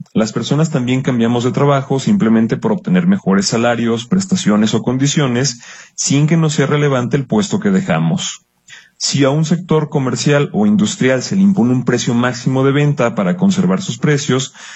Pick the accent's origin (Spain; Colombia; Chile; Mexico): Mexico; Como mexicanos debemos de sentirnos orgullosos